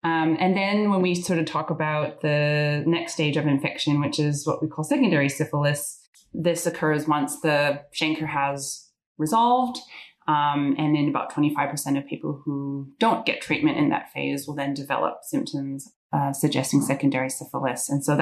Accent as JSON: {"language": "English", "country": "Canada", "moved": "yes", "lives_now": "Australia", "said": "I'm originally from Canada, but I call Australia home now for the last 13 years."}